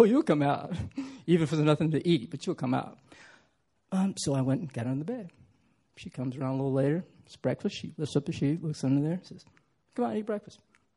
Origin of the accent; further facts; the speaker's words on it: Charlotte, North Carolina, United States; now in Washington, United States; I am a Southerner, so raised in Charlotte, North Carolina